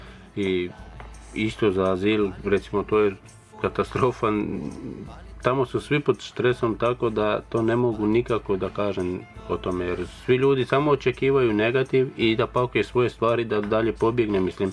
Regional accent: Bosnia & Herzegovina; moved away as an adult; došao sam pod stresom iz Bosne, kuću zapaljena, dijete mi je operirano ovdje

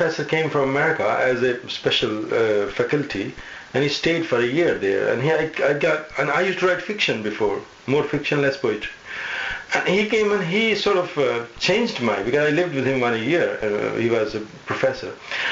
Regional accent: Punjab, India; I was born in Punjab, because my mother was from Punjab. Mm-hmm. So I grew up there

